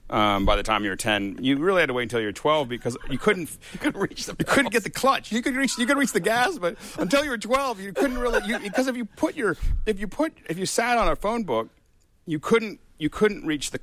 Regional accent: Pennsylvania, United States; Yeah, Pennsylvania. So, I mean, we grew outside of Pittsburgh, but where I grew up.

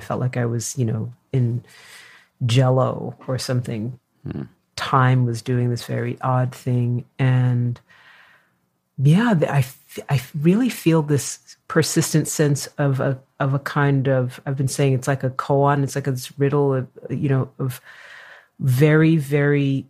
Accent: New York, United States; I'm a New Yorker at heart. My family is in New York.

